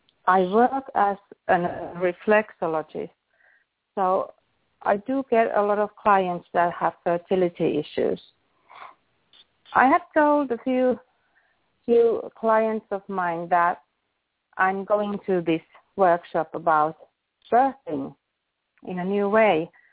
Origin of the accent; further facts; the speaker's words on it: Turku, Southwest Finland, Finland; from Finland. I live in Turku